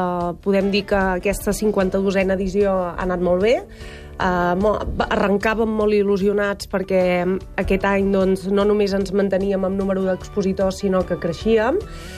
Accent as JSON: {"language": "Catalan", "town": "Girona", "region": "Catalonia", "country": "Spain", "said": "la gent que som de Girona i que hem assistit"}